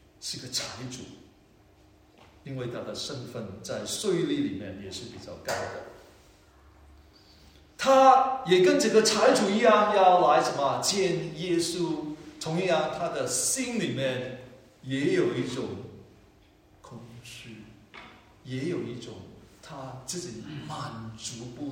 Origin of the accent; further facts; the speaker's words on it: Hong Kong; 我记得我小的时候在香港很贫穷嘛，经常去爬别人的番石榴树